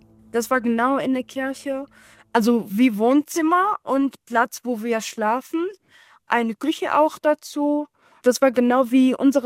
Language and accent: German; Syria; moved away as an adult; now in Germany; ich komme aus Syrien.